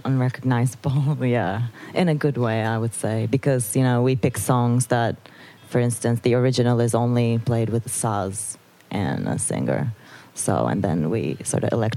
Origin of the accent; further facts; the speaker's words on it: Istanbul, Turkey; now in Netherlands; Like, I grew up, I was born and raised in Istanbul, and then I moved to the Netherlands